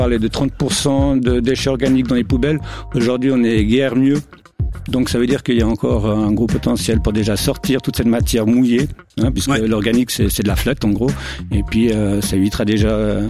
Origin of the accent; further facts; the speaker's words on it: Vaud, Switzerland; même qu'on est des Vaudois.